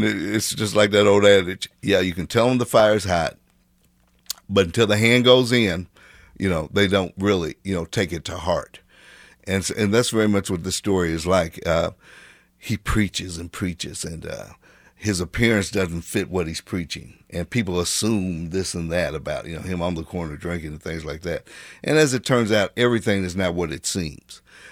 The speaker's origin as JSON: {"language": "English", "town": "Kansas City", "region": "Missouri", "country": "United States", "tie": "born or raised there", "said": "Originally, youngest memories, so to speak, were in growing up in Wayne Minor. At that time, it was called Wayne Minor Projects, or T.B. Watkins."}